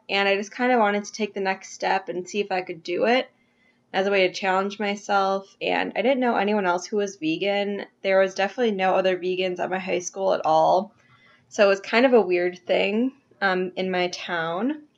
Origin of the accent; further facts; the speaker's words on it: Milwaukee, Wisconsin, United States; I'm 24 years old. I'm from Milwaukee.